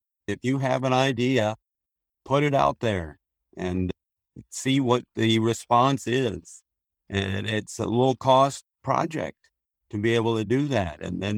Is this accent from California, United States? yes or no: no; Wausau, Wisconsin, United States; I grew up in central Wisconsin, Wausau, Hatley area, a small town about 60 miles west of Green Bay, and grew up on a dairy farm.